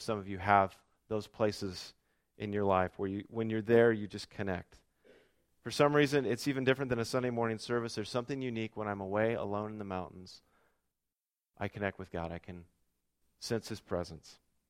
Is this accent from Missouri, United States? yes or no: no; Salem, Oregon, United States; I grew up in the West Hills of Salem. And from our house, every morning you could look out the windows and see, well, when it wasn't foggy and cloudy, you could look out and see the Cascades lined up.